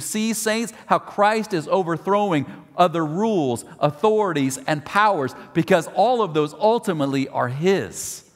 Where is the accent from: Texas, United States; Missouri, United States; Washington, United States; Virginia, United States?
Texas, United States; Clear Lake; I grew up in Clear Lake and right over there by NASA. And as field trips as a kid, we would go to NASA